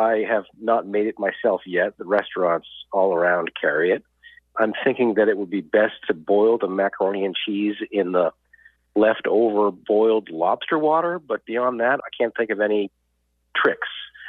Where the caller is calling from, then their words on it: Maine, United States; I am lucky to live on the beautiful coast of Maine.